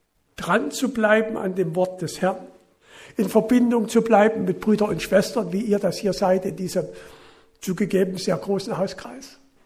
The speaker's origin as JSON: {"language": "German", "town": "Kassel", "region": "Hesse", "country": "Germany", "said": "Ich komme ja aus Kassel, das ist die Stadt der Gebrüder Grimm."}